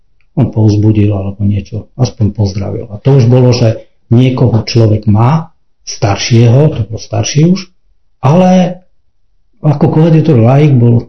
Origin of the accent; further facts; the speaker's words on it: Ždaňa, Košice Region, Slovakia; od nás z farnosti, odkiaľ ja pochádzam, farnosť je Čania, ja pochádzam zo Ždane